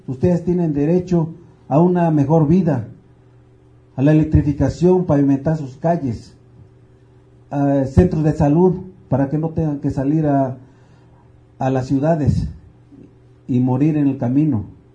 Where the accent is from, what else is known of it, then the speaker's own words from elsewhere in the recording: Mexico; porque somos mexicanos.